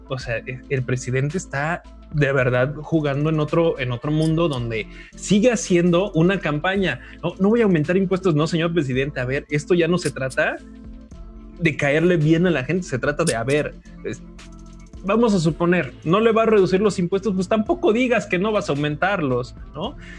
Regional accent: Mexico; Y eso debería darnos muchísimo gusto como mexicanos.

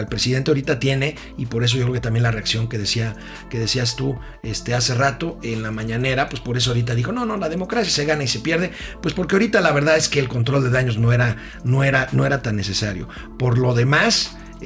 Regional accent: Mexico; no somos diferentes los mexicanos, somos seres humanos.

